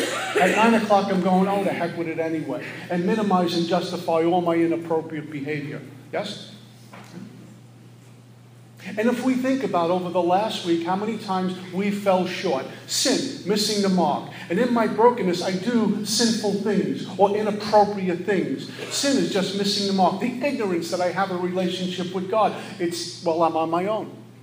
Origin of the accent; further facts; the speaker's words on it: Brooklyn, New York, United States; I'm a punk from Brooklyn. I'm a drunk. I wasn't always a punk. I was a good kid growing up, and I became what I became.